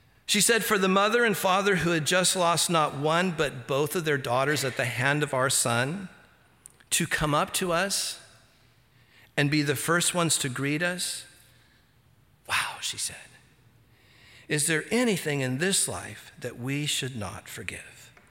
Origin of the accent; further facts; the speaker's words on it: Santa Ana, California, United States; Or I grew up in Santa Ana, California, where there were Hispanic gangs everywhere.